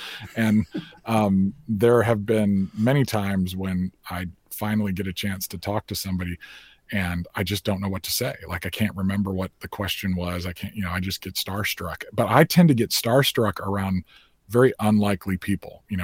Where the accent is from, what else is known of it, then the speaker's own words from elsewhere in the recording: Chicago, Illinois, United States; I got to take my youngest son to Chicago, which is my hometown, to see a Cubs game